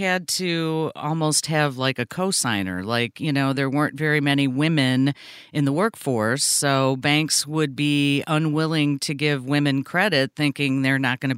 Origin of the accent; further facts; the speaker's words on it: Brookfield, Illinois, United States; I was growing up in Brookfield, you in Oak Forest, and, you know, in the summer, there was a Brookfield pool for a while